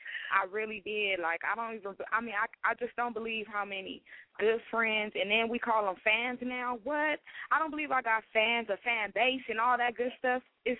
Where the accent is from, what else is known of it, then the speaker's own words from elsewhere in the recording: Inglewood, California, United States; also born or lived in Hollywood; I was raised in Inglewood, and I love that area